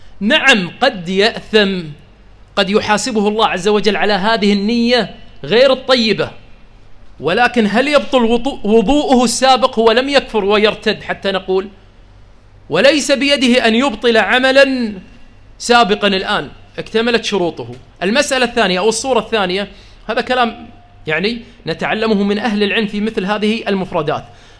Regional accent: Kuwait; كثير من كبار السن عندنا في الكويت مثلا هذه العقدة موجودة قديما عندهم

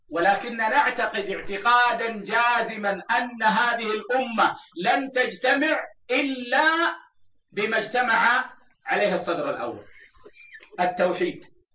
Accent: Saudi Arabia; وهكذا عندنا في بلدنا السعودية

